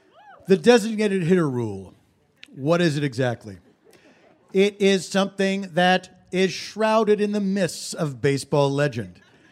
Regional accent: Philadelphia, Pennsylvania, United States; My hometown.

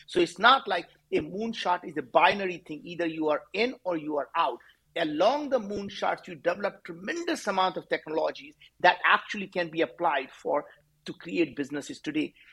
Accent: India; English is a second language; And as an Indian guy, I cannot pronounce the word V

